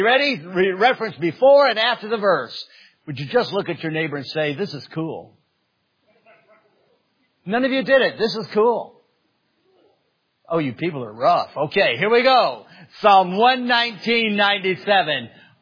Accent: Greenville, South Carolina, United States; I'm from Greenville, South Carolina. Flew here yesterday.

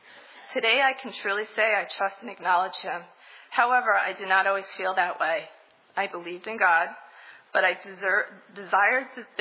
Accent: New York, United States; now in Boca Raton, United States; In 1987, my parents and I moved from New York to Boca Raton, Florida. My brother stayed in New York to complete college, and shortly after we moved, my dad left.

